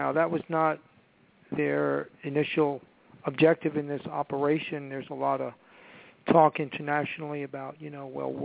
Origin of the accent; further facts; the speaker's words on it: United States; I have to say, as an American, I am just disgusted